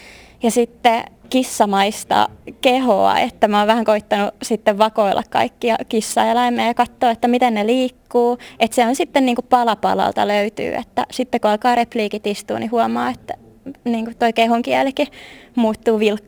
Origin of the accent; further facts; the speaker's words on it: Helsinki, Uusimaa, Finland; now in Vaasa, Finland; mähän olen Helsingistä päin kotoisin, mutta mä oon nyt täällä Vaasassa tuolla Yrkeshögskolan Noviassa, siis ammattikorkeakoulussa, joka on ruotsinkielinen. Opiskelen siellä draamaa ja teatteria.